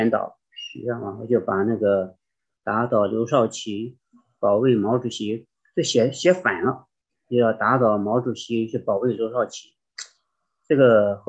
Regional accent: China; 我首先跟大家介绍一下，其实我是大陆人啊。

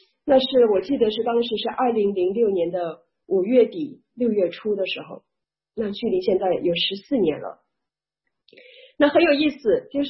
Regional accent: Nanjing, Jiangsu, China; 那我是从中国来的，从中国南京来的，然后90年信主，90年信耶稣。

